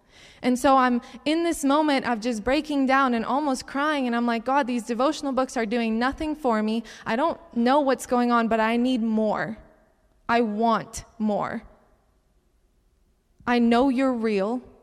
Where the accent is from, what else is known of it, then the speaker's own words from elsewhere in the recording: Cincinnati, Ohio, United States; also born or lived in Utica, New York; So just like Oleg said, I'm from Cincinnati, Ohio. My brother and I came all the way up here to New York. Actually, I was born in Utica, New York, for those of you who don't know. I was born here.